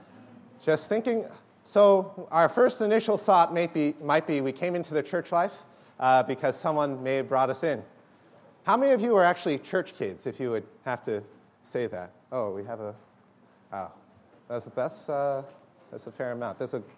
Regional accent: New York City, New York, United States; from New York City, just as a brief introduction

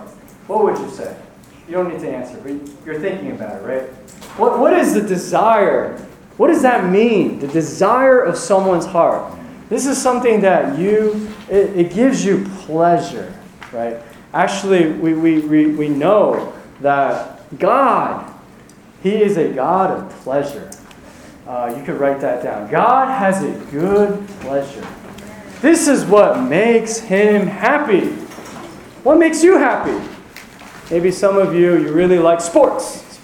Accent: Edison, New Jersey, United States; now in Piscataway, United States; And I am from New Jersey. I live in Piscataway. I grew up in New Jersey. I grew up in Edison. And then I was in the church in Franklin. With the exception of 2 years, and still there in New Jersey.

